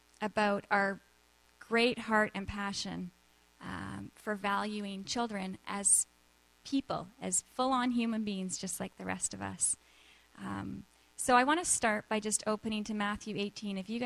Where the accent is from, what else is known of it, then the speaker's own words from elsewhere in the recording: Kamloops, British Columbia, Canada; I'm from Kamloops, and I actually go to the Kamloops Vineyard Church.